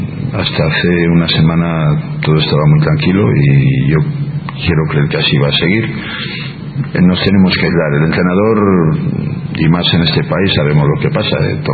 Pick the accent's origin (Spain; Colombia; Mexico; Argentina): Spain; Granada, Andalusia; Soy de Granada y del Atlético de Madrid.